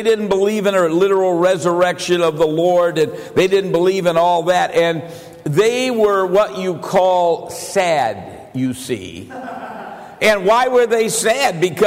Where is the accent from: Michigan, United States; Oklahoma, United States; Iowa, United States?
Michigan, United States; I'm from Michigan.